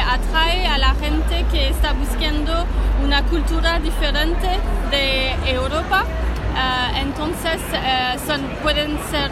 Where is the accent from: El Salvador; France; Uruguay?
France; Spanish is a second language; Yo soy francesa.